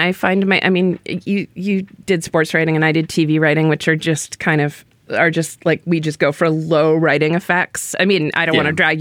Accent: New Hampshire, United States; Those like Bernie people who've had their boots at my throat since I grew up in New Hampshire

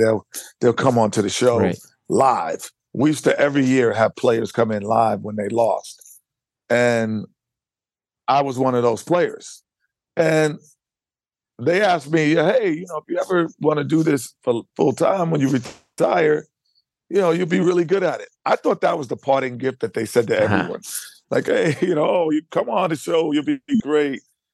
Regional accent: New York City, New York, United States; because it was the Knicks, and I'm a New Yorker. It's like growing up in your hometown and being the team you've rooted for your whole life

